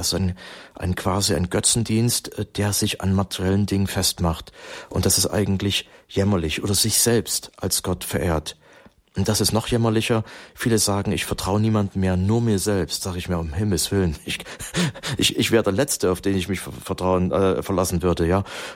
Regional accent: Germany; Und so sind wir Deutsche bekannt

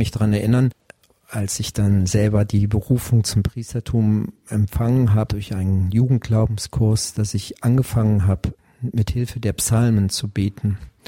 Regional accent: Viersen, North Rhine-Westphalia, Germany; born there; gebürtig komme ich vom Niederrhein aus Viersen

